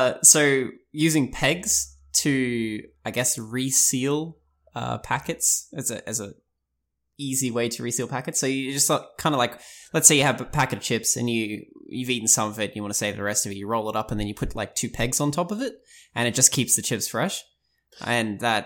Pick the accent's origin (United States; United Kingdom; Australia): Australia; also born or lived in South Africa; my mother is Dutch and my father is South African, and I was born in South Africa and we came over to Australia when I was like 7 or so.